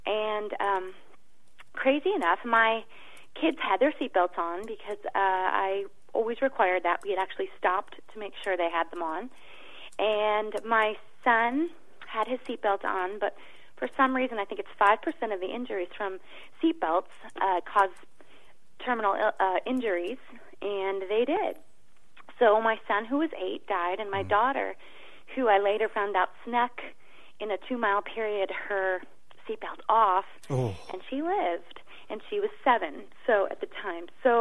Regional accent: Midwest, United States; now in Los Angeles, United States; I grew up in the Midwest.

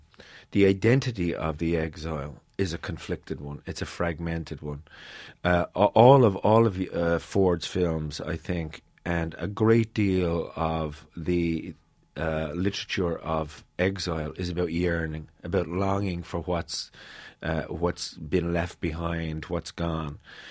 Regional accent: Ireland; now in New York, United States; But I've lived here since 1988. Irish always, spiritually, in every way, I'm Irish. I see myself as an Irishman who lives in New York.

